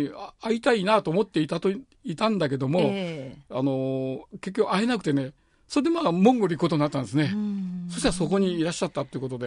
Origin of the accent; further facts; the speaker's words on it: India; チベット2世になりますね。亡命政府が出てから、 インドで生まれて育ってますからね、